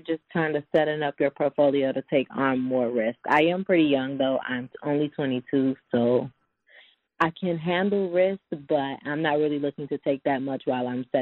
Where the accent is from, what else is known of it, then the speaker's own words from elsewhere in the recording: Chicago, Illinois, United States; I'm from Chicago.